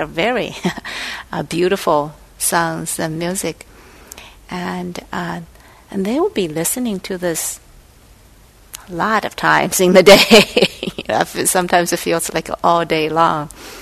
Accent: China; English is a second language; I came from China

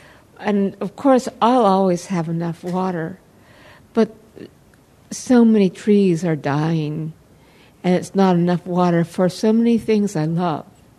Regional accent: California, United States; as a Californian, I feel it's a catastrophe.

